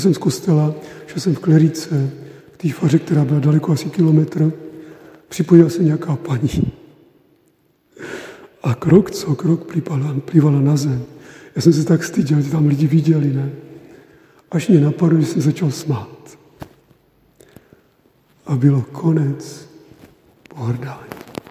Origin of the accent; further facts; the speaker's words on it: Moravia, Czechia; A starosta se dověděl, že jsem z Moravy